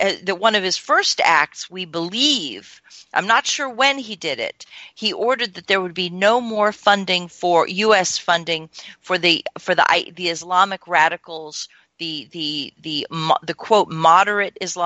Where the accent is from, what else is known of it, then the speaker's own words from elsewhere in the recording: Washington, District of Columbia, United States; But even though it's my hometown newspaper